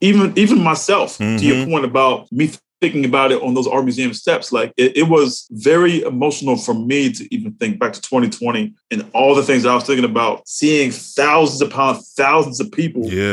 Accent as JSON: {"language": "English", "region": "New York", "country": "United States", "tie": "born or raised there", "said": "me being born and raised in New York, although I've been coming to Philadelphia since I was a kid, because I have family"}